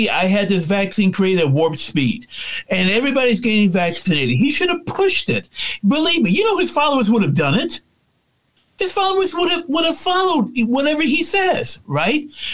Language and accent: English; United States; We are not Japanese. We are not English. We are not Germans. We are Americans.